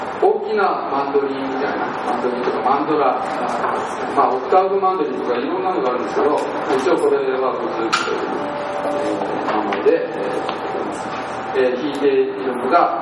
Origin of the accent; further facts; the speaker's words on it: Ube, Yamaguchi, Japan; 私は実は宇部からやってきたんですけど、山口県の宇部の出身なんですけど